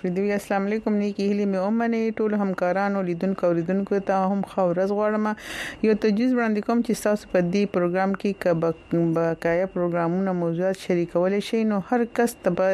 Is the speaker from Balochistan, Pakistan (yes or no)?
no; Swat, Khyber Pakhtunkhwa, Pakistan; د سوات نه یم